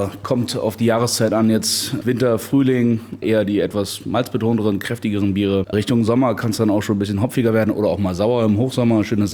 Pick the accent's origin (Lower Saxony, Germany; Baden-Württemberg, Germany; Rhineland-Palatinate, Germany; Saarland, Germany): Rhineland-Palatinate, Germany; Trier; also born or lived in Berlin / Hamburg; Ich bin tatsächlich gebürtig hier aus Trier.